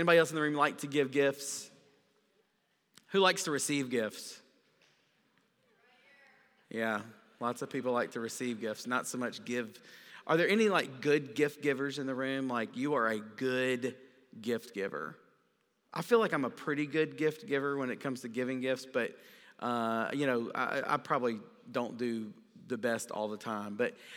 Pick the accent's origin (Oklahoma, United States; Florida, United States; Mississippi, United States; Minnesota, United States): Mississippi, United States; You know, I growing up in South Mississippi, you know, conversations of like white Christmas, you know, that never happened where we lived.